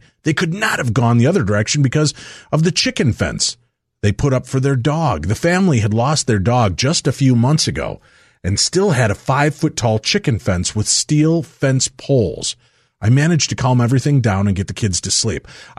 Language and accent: English; Quebec, Canada; They lived in a cute little house about 15 minutes away from my hometown of the Isle Blizzard, Quebec.